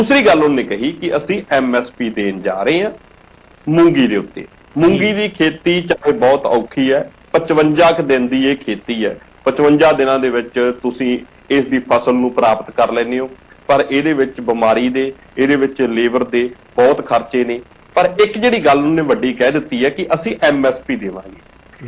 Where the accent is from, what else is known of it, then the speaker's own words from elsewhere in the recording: Bathinda, Punjab, India; ਤੇ ਮੈਂ ਜੇਕਰ ਆਪਣੀ ਗੱਲ ਕਰਾਂ ਤਾਂ ਮੈਂ ਬਠਿੰਡੇ ਤੋਂ ਆ